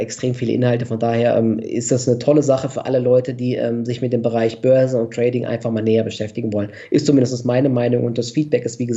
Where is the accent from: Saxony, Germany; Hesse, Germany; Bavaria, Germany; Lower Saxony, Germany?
Hesse, Germany; Offenbach; born there; also aus der Umgebung von Frankfurt. Ich bin in Offenbach geboren. Das ist ja eigentlich so die verhasste Nebenstadt. Aber jetzt aktuell wohnen wir in Frankfurt